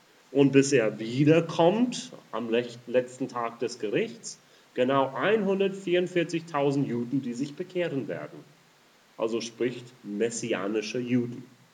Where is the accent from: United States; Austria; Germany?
United States; German is a second language; In den Vereinigten Staaten, wo ich aufgewachsen bin